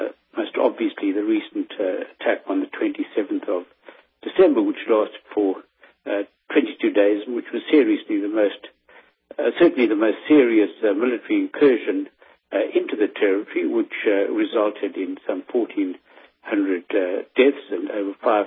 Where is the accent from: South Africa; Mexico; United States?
South Africa; I'm a South African